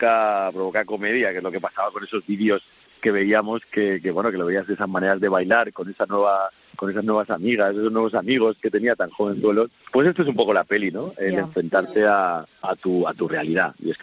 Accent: Spain; nos metemos con nosotros mismos también, con cómo somos los españoles, de gritones, de despistados

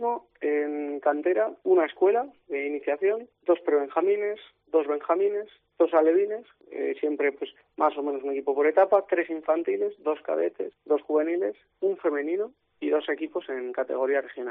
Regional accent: La Almunia, Aragon, Spain; Sí, yo soy de la Almunia.

